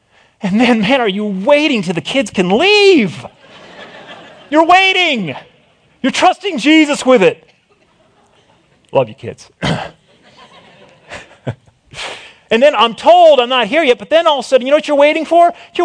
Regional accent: East Coast, United States; I was born and bred on the East Coast, so every summer we make this umpteen thousand mile trek out east.

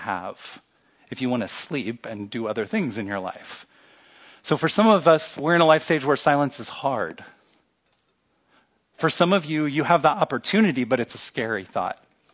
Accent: Kansas City, Missouri, United States; I'm from Kansas City, in order to watch the Royals games, you need the FanDuel app.

